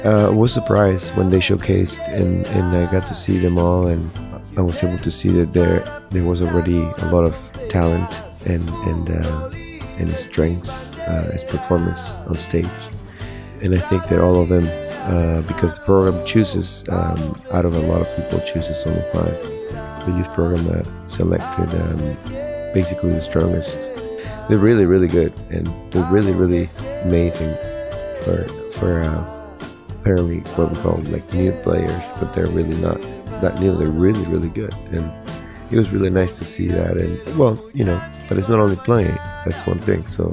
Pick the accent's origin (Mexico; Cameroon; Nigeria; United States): Mexico; now in Toronto, Canada; I'm an artist based in Toronto, but I came from Mexico about 7 years ago.